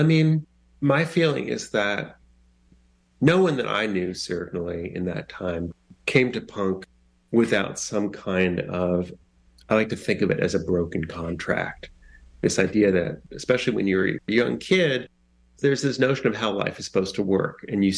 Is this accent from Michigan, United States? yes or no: no; Washington, District of Columbia, United States; I grew up in Washington, D.C. and got into music very early